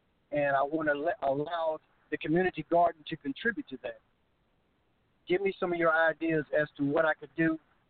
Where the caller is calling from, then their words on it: Louisville, Kentucky, United States; from Louisville, Kentucky.